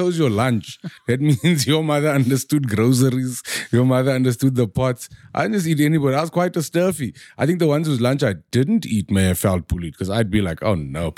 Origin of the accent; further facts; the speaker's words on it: South Africa; I am more South African than anybody.